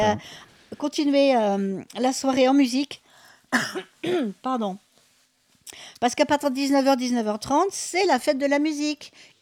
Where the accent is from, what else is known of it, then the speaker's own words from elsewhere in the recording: Lyon, Auvergne-Rhône-Alpes, France; accent: Lyonnais; Et là, je reprends mon accent de lyonnais.